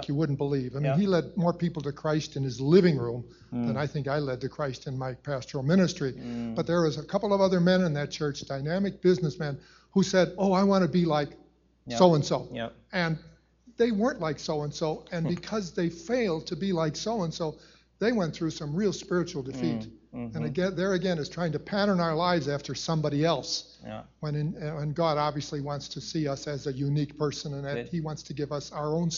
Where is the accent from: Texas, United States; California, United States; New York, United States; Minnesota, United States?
Minnesota, United States; Rochester; from Rochester, Minnesota.